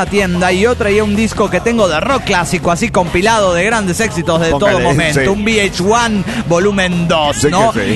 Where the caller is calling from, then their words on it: New Jersey, United States; de New Jersey.